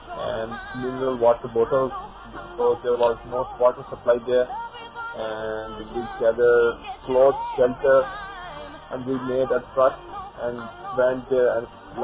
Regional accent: Pakistan; English is a second language; I'm from Pakistan, and I'm a wrestler, 19 years old

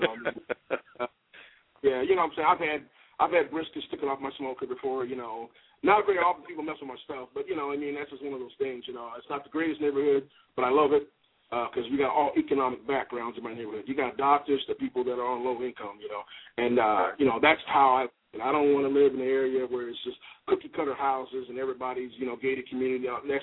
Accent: Iowa, United States; You know, I'm from Iowa, man, and so, you know, I've cooked everything.

